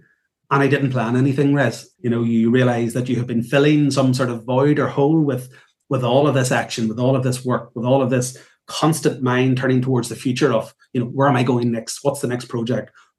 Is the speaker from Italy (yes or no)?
no; Northern Ireland, United Kingdom; I come from Northern Ireland